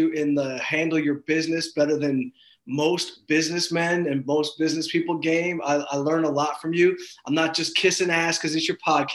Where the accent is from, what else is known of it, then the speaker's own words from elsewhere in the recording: Detroit, Michigan, United States; I've been jetting out from Detroit, which is my hometown, which Detroit's making it.